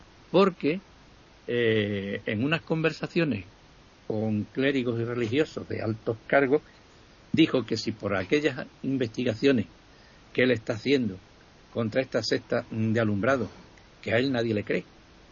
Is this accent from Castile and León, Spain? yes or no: no; Mérida, Extremadura, Spain; now in Badajoz, Spain; yo recuerdo llegar a mi pueblo, que han llegado las misiones, ¿no? Mi pueblo es Mérida, ¿no?